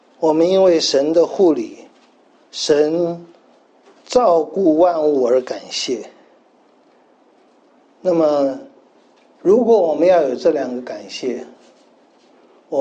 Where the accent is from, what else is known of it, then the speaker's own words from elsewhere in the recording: Taiwan; born there; 为什么我生在台湾？